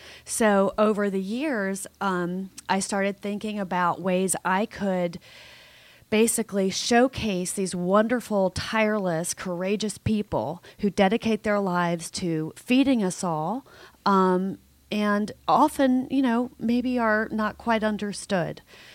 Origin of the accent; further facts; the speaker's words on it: Arkansas, United States; moved away; also born or lived in Louisiana; Well, I'm from Arkansas. Then we moved to Louisiana right across the border.